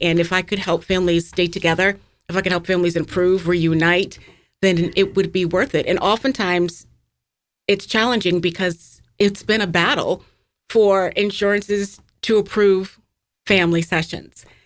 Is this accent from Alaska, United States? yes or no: no; Wareham, Massachusetts, United States; Oh, my mom, I grew up in Wareham